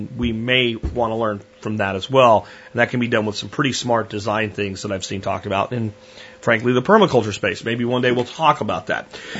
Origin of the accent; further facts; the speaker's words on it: Jacksonville, Florida, United States; I grew up in Jacksonville, Florida. That's why I know this.